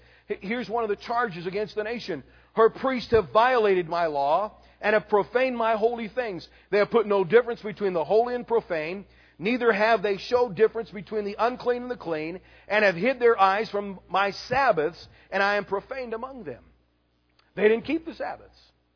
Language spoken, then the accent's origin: English; California, United States; moved away; Now, I grew up in California, but it was weird to me coming out in this area once in a while.